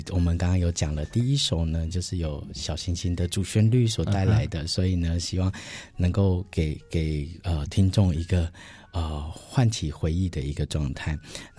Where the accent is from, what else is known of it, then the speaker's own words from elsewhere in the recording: Penghu County, Taiwan; 因为我的家乡在澎湖，然后澎湖其实以前光害非常少